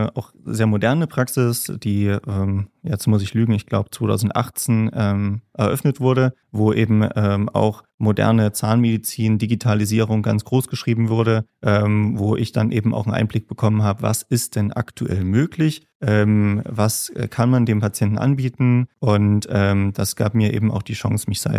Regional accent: Gera, Thuringia, Germany; Ich komme ursprünglich aus Gera, habe hier dann auch mein Abitur gemacht 2015, bin dann zum Zahnmedizinstudium nach Jena gegangen.

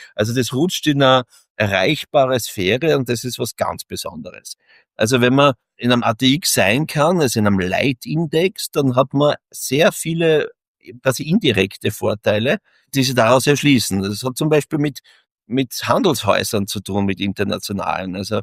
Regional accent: Austria; born there; wir als gebürtiger Österreicher, hat man ja vielleicht sogar Ängste vor Klarität.

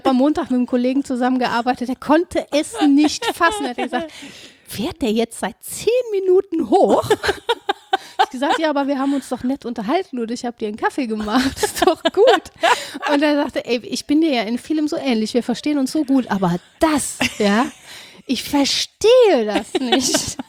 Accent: Cologne, North Rhine-Westphalia, Germany; Als Kölnerin ist man so ein ganz kleines bisschen toleranter, was Störungen angeht.

